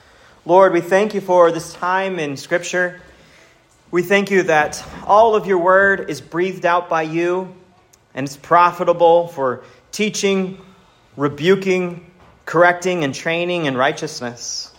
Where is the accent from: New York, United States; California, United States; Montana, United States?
Montana, United States; I was born in Montana, and I spent my early days in very rural Montana.